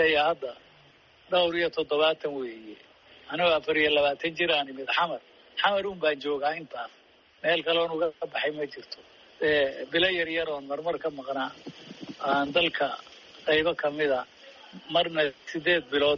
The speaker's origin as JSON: {"language": "Somali", "region": "Somali Region", "country": "Ethiopia", "tie": "born or raised there", "moved": "as an adult", "lives_now": "United States", "said": "waxaan ku soo barbaaray dalka Ethiopia oo qoomiyad ku joogaan deegaanka Soomaalida especially weliba Soomaalida iyo Oromada halkaas aan ku soo barbaaray"}